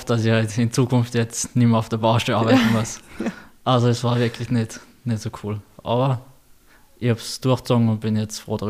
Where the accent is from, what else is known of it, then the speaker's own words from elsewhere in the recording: Bischofshofen, Salzburg, Austria; Ich bin in Bischofshofen aufgewachsen, also ein bisschen außerhalb, mehr am Land.